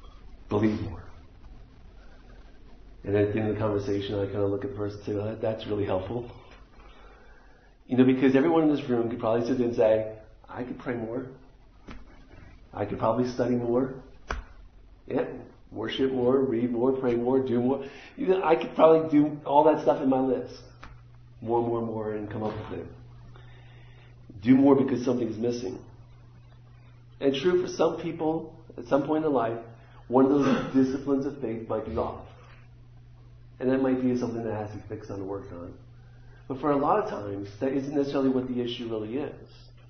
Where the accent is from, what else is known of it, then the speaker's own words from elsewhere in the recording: New York, United States; She's from Jersey. I'm from New York.